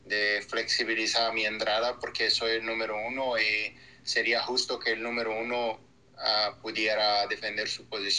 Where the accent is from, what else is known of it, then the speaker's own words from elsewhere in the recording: Brazil; Spanish is a second language; de tener una Copa del Mundo en mi país, en mi ciudad